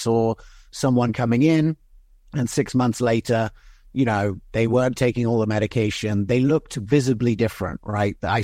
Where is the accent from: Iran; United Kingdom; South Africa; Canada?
United Kingdom; England; also born or lived in United States; both the NHS and England where I grew up and in America where I was born